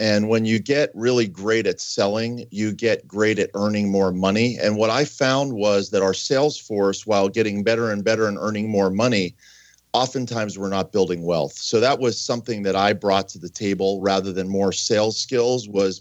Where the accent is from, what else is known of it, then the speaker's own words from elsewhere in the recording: Pittsburgh, Pennsylvania, United States; I grew up in Pittsburgh.